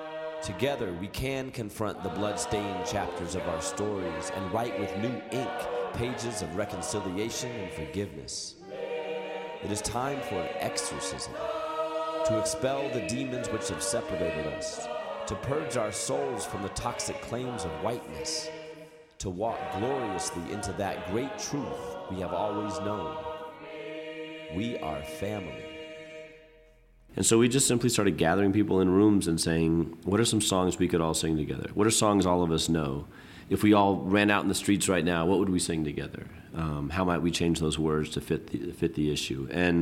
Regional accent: South Africa; South Africa, and she said, "Oh, that's so fascinating. You guys have to practice." When we have a tragedy in my hometown or something happens, we just gather to the in the center of the village and we all mourn together by singing.

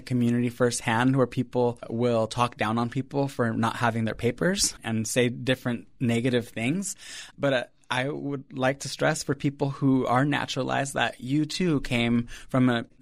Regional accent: Modesto, California, United States; like growing up in Modesto, California, and also having experienced family come and go from Mexico to the U.S.

